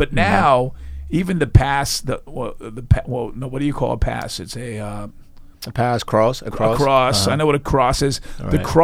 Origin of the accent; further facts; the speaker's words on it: Hoboken, New Jersey, United States; I came from Hoboken, Northburg, and Hudson County.